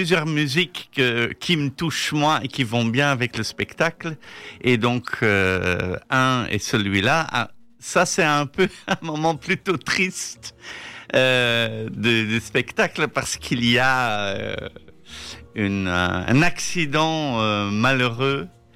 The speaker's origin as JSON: {"language": "French", "town": "Ghent", "region": "Flanders", "country": "Belgium", "second_language": "French", "moved": "as an adult", "lives_now": "Paris, France", "said": "Non, je suis flamand. Je suis de Gand d'origine. Mais après mes études, j'ai fait des études à Paris. Et après, j'y suis resté depuis 25 ans maintenant."}